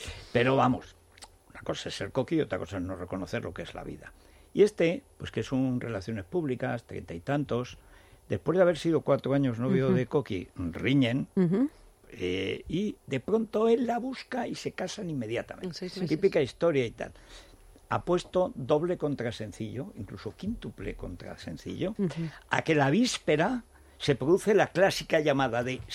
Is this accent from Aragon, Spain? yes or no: yes; Aragon, Spain; Hay una cosa que hacen en mi pueblo, el otro día, que hacen en general en Teruel